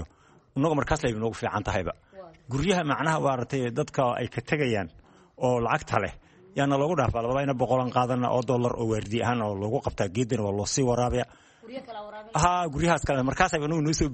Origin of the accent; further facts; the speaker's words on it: Kelafo, Somali Region, Ethiopia; now in Bosaso, Somalia; qallaafe ayaan ka imid degmadii hore, lug baanan aga imid